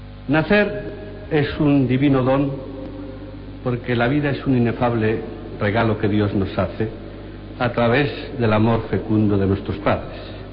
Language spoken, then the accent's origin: Spanish; Valladolid, Castile and León, Spain; born there; Nací en Valladolid, como ha recordado el alcalde, ciudad que tanto amo, el 11 de enero de 1944. Nací a pocos metros de esta imponente catedral